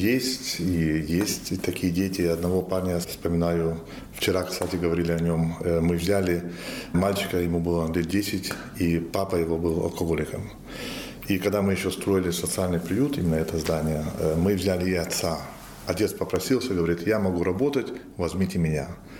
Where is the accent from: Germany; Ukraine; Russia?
Germany; никак я немец